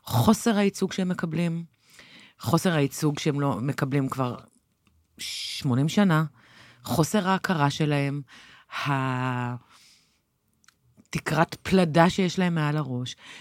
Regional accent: Central District, Israel; גדלתי בעיר מעורבת במרכז ישראל. אתה יודע, השכנים שלי היו אשכנזים, והכיתה שלי חצי-חצי.

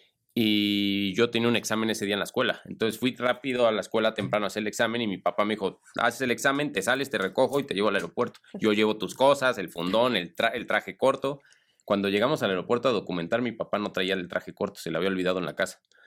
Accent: Mexico; fue como un escape a regresar a mi tierra, a ver a toda mi gente, a mi familia, a mis amigos

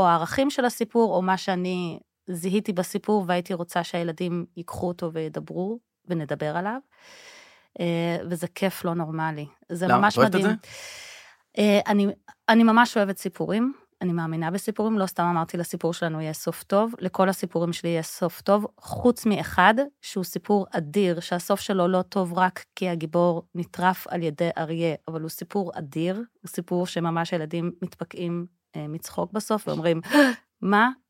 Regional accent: Jerusalem, Jerusalem District, Israel; אני ירושלמית מלידה, גדלתי בירושלים, ממש באותו רחוב שאני גרה בו גם עכשיו. בית דתי-לאומי, רגיל סטנדרטי.

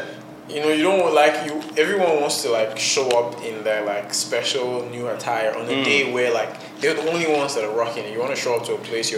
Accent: Lagos, Nigeria; moved away as an adult; now in Canada; I'm Nigerian. I'm from Lagos State.

